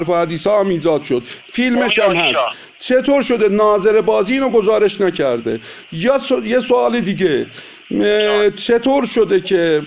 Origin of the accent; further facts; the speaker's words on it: Iran; ما هم ایرانی هستیم.